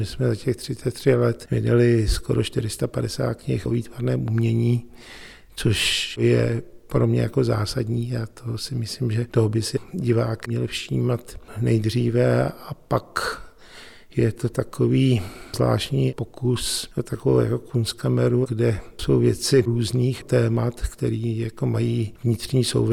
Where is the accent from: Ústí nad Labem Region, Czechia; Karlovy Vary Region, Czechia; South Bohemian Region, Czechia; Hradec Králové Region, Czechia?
Hradec Králové Region, Czechia; also born or lived in Prague; přestože jsem se narodil v Praze, tak Když se mě někdo zeptá, odkud jsem, tak řeknu, jako, že jsem z Náchodska